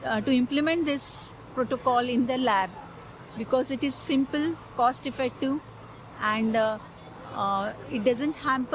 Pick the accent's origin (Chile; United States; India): India; I'm come from India, uh-huh.